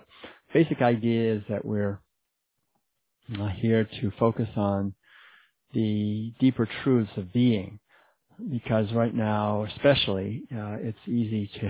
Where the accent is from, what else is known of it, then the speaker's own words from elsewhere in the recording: New England, United States; I didn't realize that growing up in New England.